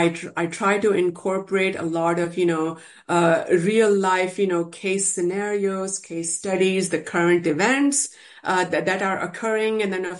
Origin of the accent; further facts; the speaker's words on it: Texas, United States; I'm from Texas, so I was reaching out to various programs within, the healthcare space.